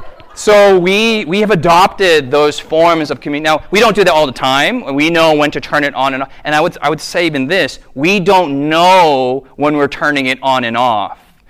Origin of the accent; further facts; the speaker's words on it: United States; I'm an American.